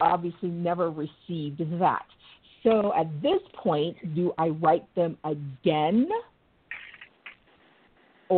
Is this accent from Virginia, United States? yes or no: no; Orlando, Florida, United States; I'm from Orlando, Maitland area.